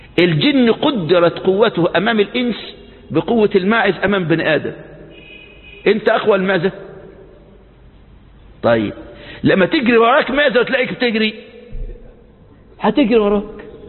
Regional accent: Egypt; العراق ما فيهاش كم العلماء الموجود عندنا في مصر

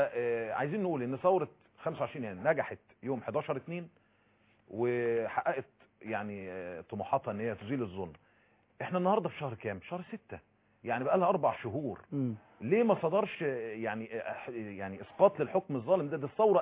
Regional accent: Egypt; ان احنا يعني مصريين

